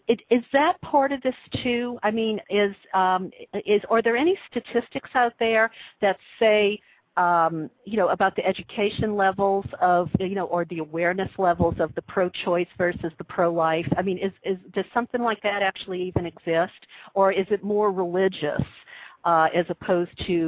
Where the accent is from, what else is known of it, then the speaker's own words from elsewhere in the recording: the South, United States; moved away; I mean, I grew up in the South. I mean, fortunately, I got out and I moved to California and my whole world opened up.